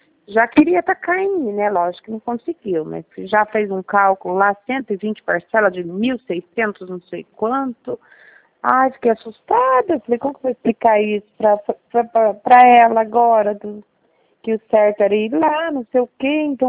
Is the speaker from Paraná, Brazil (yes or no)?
no; Cerqueira César, São Paulo, Brazil; Porque eu sou do interior de São Paulo. Eu sou Cerqueira César, cidade de Cerqueira César.